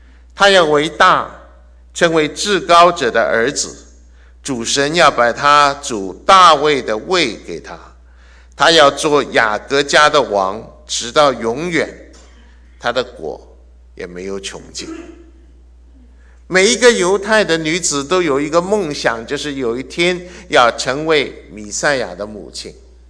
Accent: China; 我们中国人是比较含蓄的。

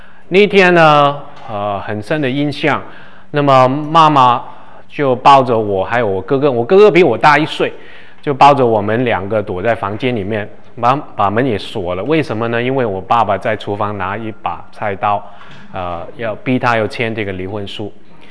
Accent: Hong Kong; now in Canada; 我是 Made in Hong Kong， 我在香港出生长大，1978年我从香港移民到加拿大，

